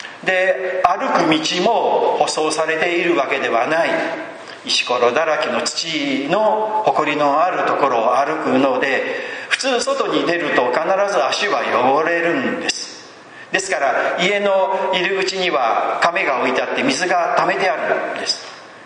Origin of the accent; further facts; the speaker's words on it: Shimane, Japan; で私島根県出身で、なんか関係ないんですけどね